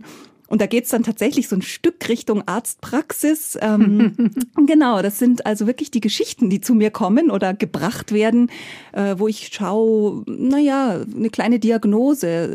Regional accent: Munich, Bavaria, Germany; Ich komme immer wieder gerne nach München in meine Heimatstadt.

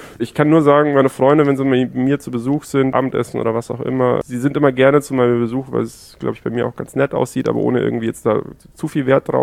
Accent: Southern Germany, Germany; Ich weiß es nicht, ich bin aus Süddeutschland.

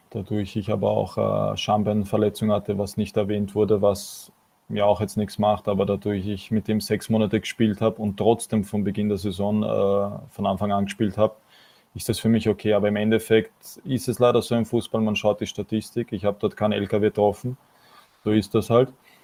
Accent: Austria

